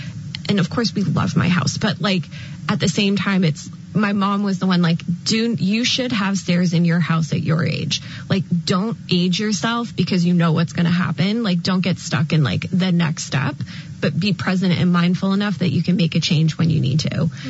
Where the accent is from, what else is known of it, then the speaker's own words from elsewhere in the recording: East Coast, United States; I'm so confused because I'm from the East Coast.